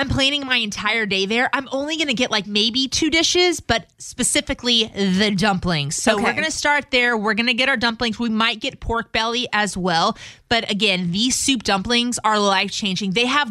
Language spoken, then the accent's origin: English; Louisiana, United States; And like, as a Cajun myself, like I appreciate it so much.